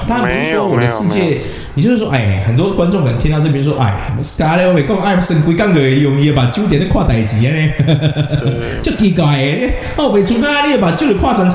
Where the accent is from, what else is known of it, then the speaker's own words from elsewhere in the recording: Taiwan; 我们台湾人哦，我们台湾人哦，就常常被人家教育说啊